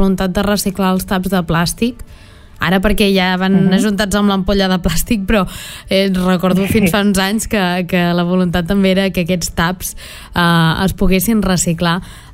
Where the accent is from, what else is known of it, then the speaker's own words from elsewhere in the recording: Sant Feliu de Guíxols, Catalonia, Spain; jo sóc de Sant Feliu de Guíxols